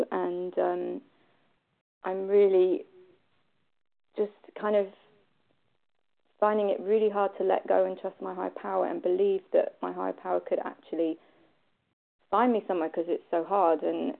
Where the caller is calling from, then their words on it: England, United Kingdom; I'm actually calling from England.